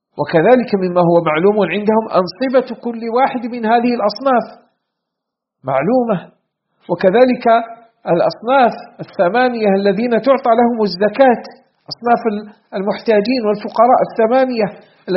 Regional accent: Algeria; بلدنا الجزائر

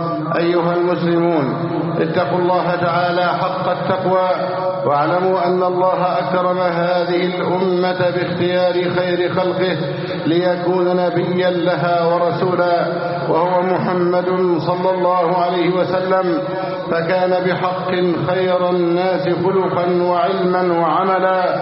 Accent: Egypt; بلدنا مصر

